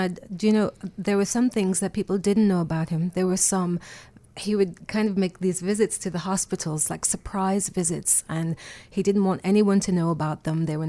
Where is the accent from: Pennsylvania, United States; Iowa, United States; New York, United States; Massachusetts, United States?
New York, United States; My parents are from Puerto Rico. I grew up in New York, but my parents were from Santurce and from Ponce.